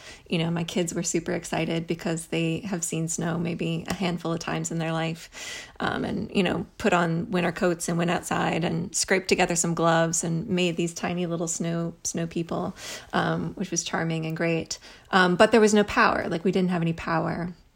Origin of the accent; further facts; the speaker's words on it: Missouri, United States; all the things that growing up in the Midwest in Missouri, that sort of get you through a storm like that.